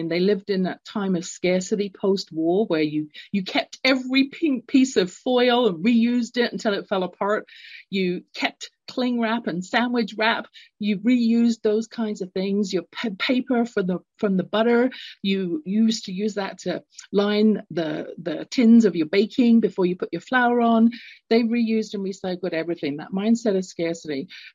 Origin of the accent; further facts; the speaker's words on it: London, United Kingdom; now in North America; And I do that because I had an experience growing up, London, England. You can tell from my accent, I'm not born in North America.